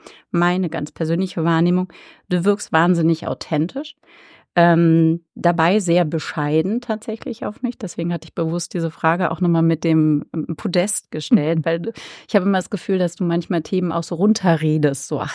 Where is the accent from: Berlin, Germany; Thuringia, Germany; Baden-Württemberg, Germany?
Berlin, Germany; Also als Berlinerin hat man ja dann doch ein bisschen mehr dann nachher, ne, ab den 90ern auch mitbekommen insgesamt.